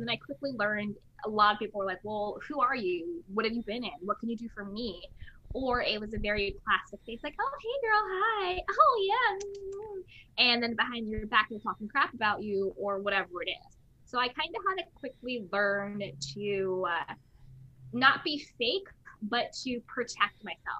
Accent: East Coast, United States; I am an East Coast girl, born, bred, educated, even though everyone says I sound like I'm from the Valley.

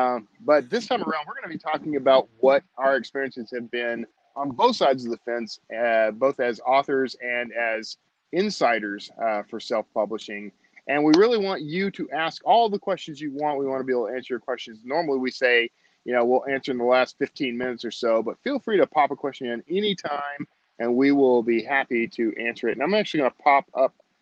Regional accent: Texas, United States; I'm Texan though, and y'all is. I think Texas invented y'all.

